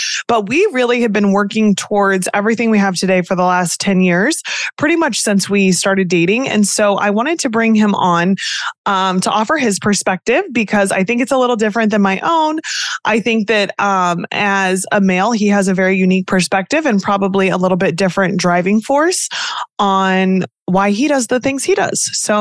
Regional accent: Midwest, United States; I'm from the Midwest.

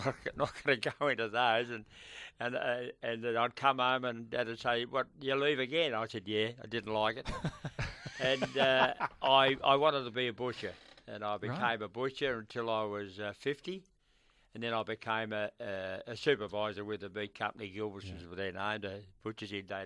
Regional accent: Ascot Vale, Victoria, Australia; I lived in Ascot Vale. I was born in Ascot Vale

